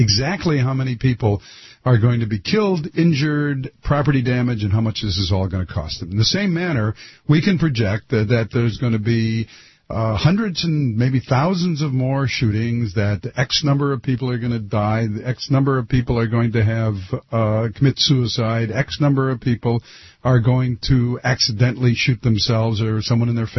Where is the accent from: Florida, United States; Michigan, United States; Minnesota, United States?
Michigan, United States; Detroit; I was born in Detroit, went to school in Detroit, a party in Detroit all the time.